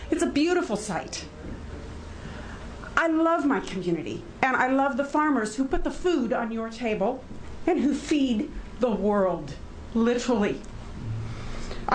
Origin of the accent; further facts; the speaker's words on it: Nyssa, Oregon, United States; I am from Nyssa, Oregon, 480 plus miles and one time zone away from this location.